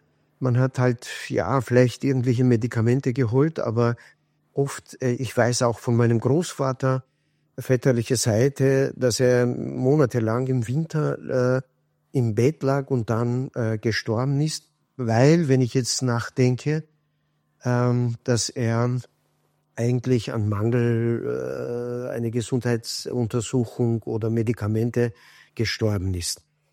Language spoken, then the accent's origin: German; Kahramanmaraş, Turkey; German is a second language; Ich komme aus Provinz Maraş in der Türkei. Diese Provinz ist so quasi bunt, ziemlich mit Kurden, Aleviten, Türken und so weiter.